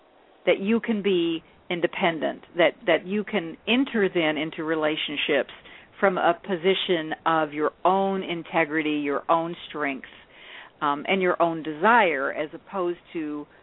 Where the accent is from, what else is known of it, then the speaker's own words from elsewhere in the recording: the South, United States; Well, yes, and I was just smiling because I grew up in the South also